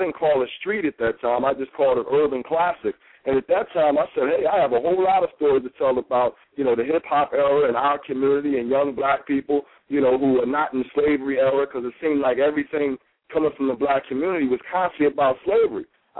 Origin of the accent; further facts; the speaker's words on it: Philadelphia, Pennsylvania, United States; I was a typical boy growing up in Philadelphia.